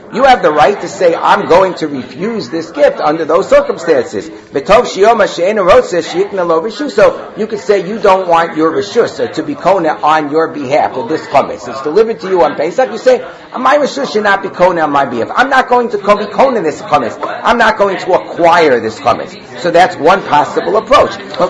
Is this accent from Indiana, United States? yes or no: yes; Muncie, Indiana, United States; I remember growing up in Muncie.